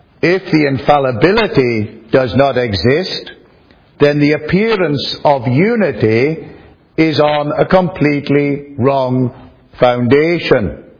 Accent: Northern Ireland, United Kingdom; not coming as an Englishman from Northern Ireland to tell you all what you should be doing

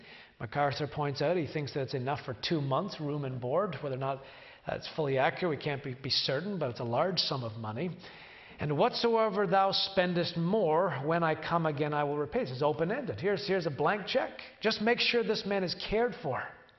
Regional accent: Ireland; born there; I grew up for a short time I was born in Ireland.

